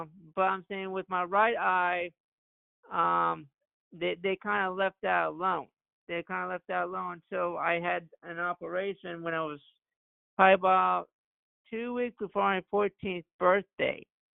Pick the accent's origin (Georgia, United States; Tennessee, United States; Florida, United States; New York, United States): Florida, United States; Melbourne; I was born in Melbourne, Florida. As many people always say, I'm a Floridian.